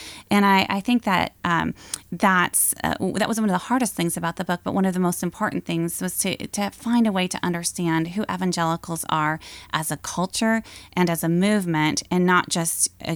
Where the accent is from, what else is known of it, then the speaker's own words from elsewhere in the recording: Sioux Center, Iowa, United States; Yes, I grew up in Sioux Center. I attended Dort College, graduated from Dort, and I grew up in a deeply Christian home and community attended Christian schools.